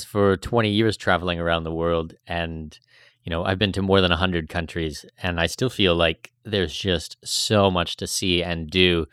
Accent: Canada; And, you know, I'm Canadian, you're Australian.

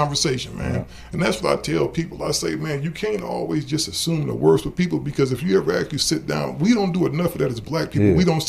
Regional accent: Cleveland, Ohio, United States; Oh, shout out to her. That's my hometown right there.

